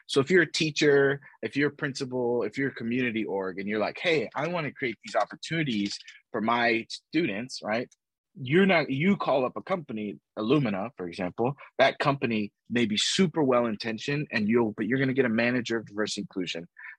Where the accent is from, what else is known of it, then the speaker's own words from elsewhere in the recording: Texas, United States; also born or lived in New York; But essentially, I was born in New York. I grew up in Texas. My parents are immigrants from Colombia.